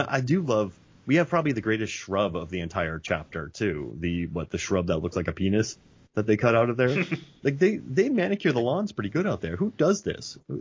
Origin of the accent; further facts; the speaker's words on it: Florida, United States; And also I grew up in Florida, so I had to research palm trees in Scotland.